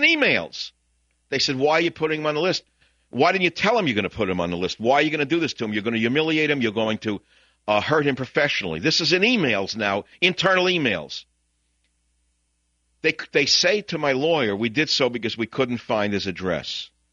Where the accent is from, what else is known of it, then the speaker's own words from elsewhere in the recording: Bronx, New York, United States; What's the matter? You don't like my accent because I'm from the Bronx?